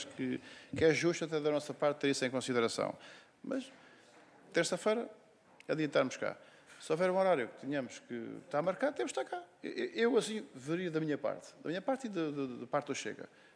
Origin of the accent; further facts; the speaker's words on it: Setúbal, Portugal; Eu sou de Setúbal, sou daqui do lado, venho todos os dias.